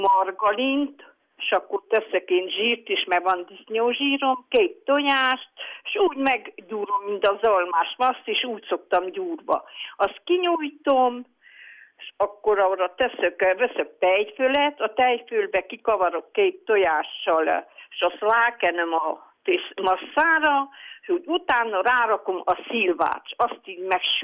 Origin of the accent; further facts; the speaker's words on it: Dobó, Hungary; Én itt születtem.